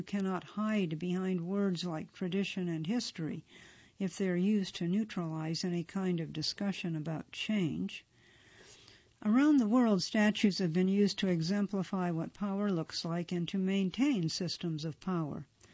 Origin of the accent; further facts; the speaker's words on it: New York City, New York, United States; Growing up in New York City, food represented the old ways, our life in India, and the people we left behind.